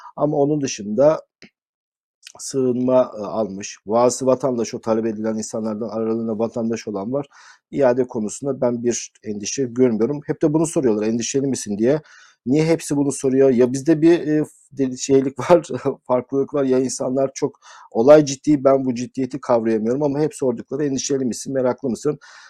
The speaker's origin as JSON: {"language": "Turkish", "town": "Stockholm", "region": "Stockholm County", "country": "Sweden", "said": "Burada özellikle malum ben Stockholm'luyum."}